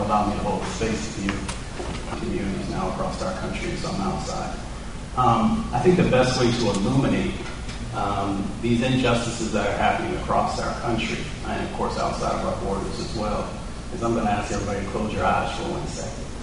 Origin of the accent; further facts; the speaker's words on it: Michigan, United States; also born or lived in Appalachia; So I grew up in two places. I grew up in Appalachia and I grew up in Michigan.